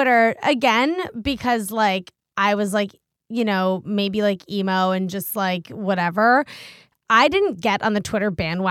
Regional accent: Washington, District of Columbia, United States; But I grew up in Washington, D.C., which is like the center of bro.

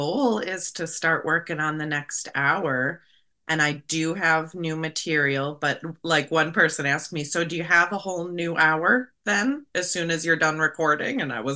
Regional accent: Minnesota, United States; I'm Minnesotan. I need a lot of outside validation.

